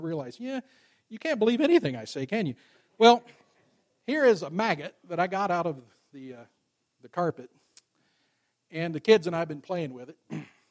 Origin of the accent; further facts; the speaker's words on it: Arkansas, United States; I grew up in Arkansas. And in the summertime, out in the country